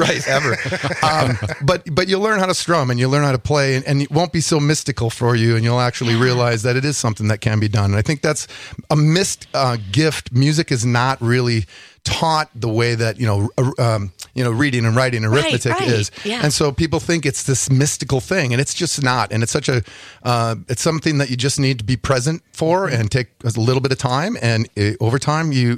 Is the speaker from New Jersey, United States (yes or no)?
no; Green Bay, Wisconsin, United States; also born or lived in Los Angeles; I mean, I'm from Green Bay originally, so left college and went and traveled out west and went to music school at Musicians Institute in Los Angeles